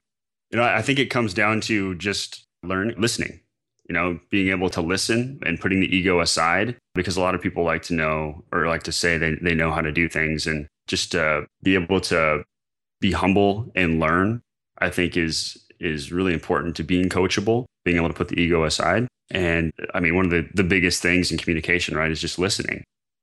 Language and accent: English; Hood River, Oregon, United States; he's very integrated with the sports community in my hometown, little town, Hood River, out of about an hour out of Portland, Oregon.